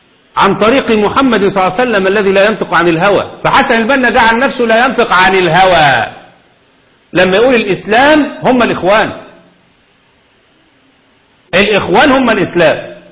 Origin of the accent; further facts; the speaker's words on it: Egypt; الان يعني هنا عندنا في مصر